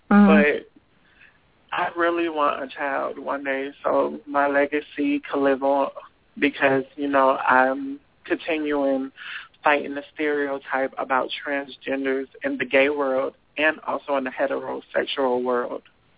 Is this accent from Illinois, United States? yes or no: no; Boston, Massachusetts, United States; now in Pensacola, United States; But where I'm from Boston, Massachusetts, and up there it's actually cheaper.